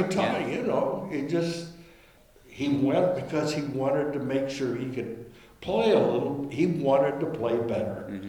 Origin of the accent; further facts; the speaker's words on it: High Prairie, Oregon, United States; also born or lived in New York; I'm born and raised on High Prairie in Eastern Oregon, and that's at the bottom of it all, that's what I really am.